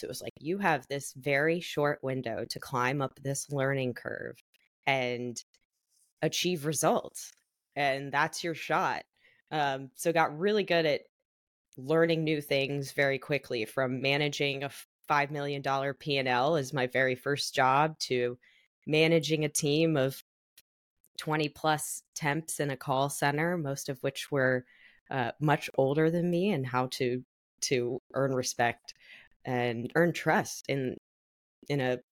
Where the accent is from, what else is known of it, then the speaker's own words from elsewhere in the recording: Columbus, Ohio, United States; now in Austin, United States; Yeah, I'm originally from Columbus, Ohio, born and raised.